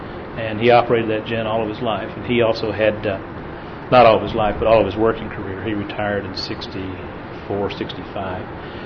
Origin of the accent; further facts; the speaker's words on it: Lubbock, Texas, United States; Grew up in Lubbock. Mm-hmm. My mother and dad moved from Littlefield to New Deal, where he had bought a cotton gin, mm-hmm. and we lived there.